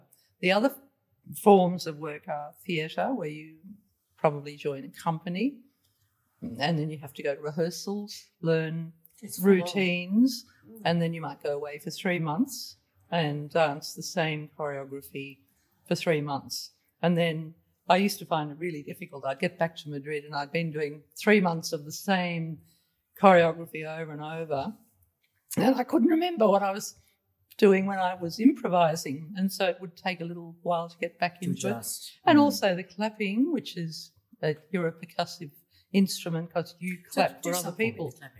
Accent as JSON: {"language": "English", "town": "Melbourne", "region": "Victoria", "country": "Australia", "also_born_or_lived": "Spain", "said": "I'm from Melbourne originally."}